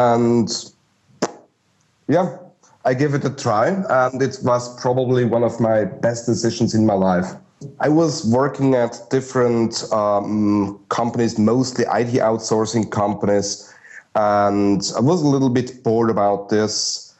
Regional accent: Switzerland; first language German; English is a second language; So my mother tongue is German, but actually it's so similar. The culture of the Germans and the Swiss is quite close. And language-wise, there are some let's say, words that are not used in Germany, stuff like that. So people still figure out that I'm Swiss

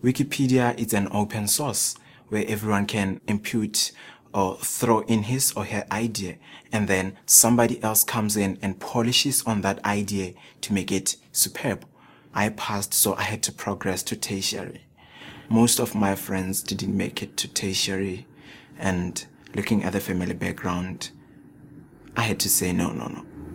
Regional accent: Botswana; I come from Botswana.

